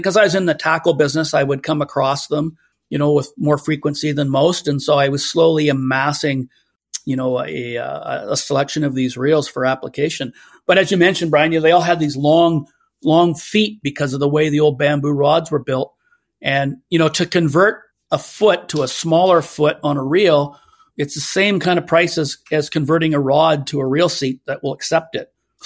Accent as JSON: {"language": "English", "region": "British Columbia", "country": "Canada", "tie": "born or raised there", "said": "when I was a kid growing up on the Capilano River."}